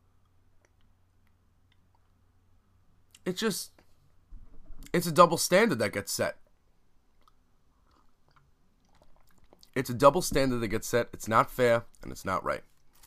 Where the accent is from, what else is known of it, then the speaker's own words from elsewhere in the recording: Brooklyn, New York, United States; I'm from Brooklyn. I know a lot of neighborhoods that I can go see fights for free right now.